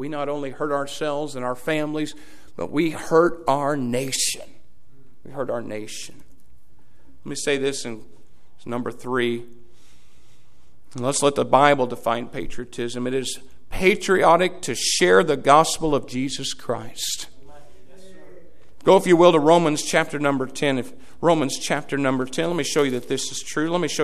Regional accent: United States; But you know what? I'm an American.

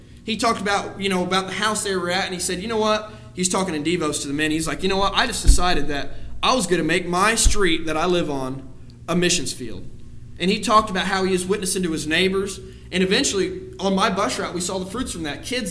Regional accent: Dugger, Indiana, United States; You know, here I am from Duggar.

